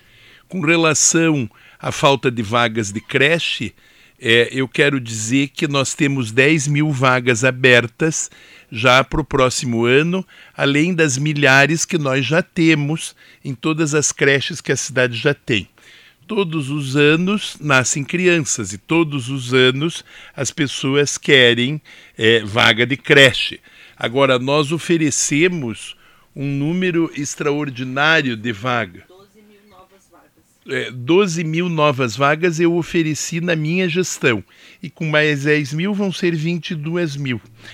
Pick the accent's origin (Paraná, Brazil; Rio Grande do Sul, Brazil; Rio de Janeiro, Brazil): Paraná, Brazil; Curitiba; Eu sou curitibano.